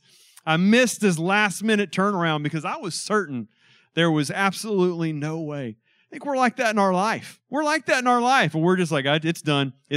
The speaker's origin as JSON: {"language": "English", "town": "Houston", "region": "Texas", "country": "United States", "tie": "born or raised there", "said": "I grew up in Houston, real close to the stadium."}